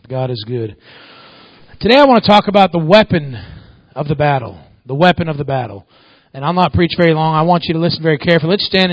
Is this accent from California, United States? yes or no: no; Kentucky, United States; also born or lived in Florida; I was born in Florida and played high school football in Kentucky. And so I tend to lean a little bit more that southern way.